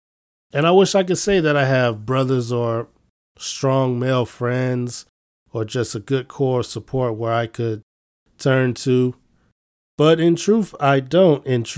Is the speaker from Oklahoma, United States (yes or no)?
no; Chicago, Illinois, United States; I'm from Chicago.